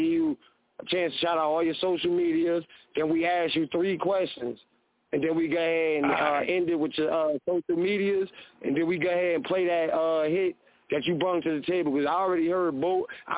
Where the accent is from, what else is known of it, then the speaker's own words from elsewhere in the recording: Plainfield, New Jersey, United States; also born or lived in Los Angeles; now in North Carolina, United States; I love my home state. I love Jersey. It's where I'm from. I love Plainfield. It's the city that made me who I am. But after spending 15 years in Los Angeles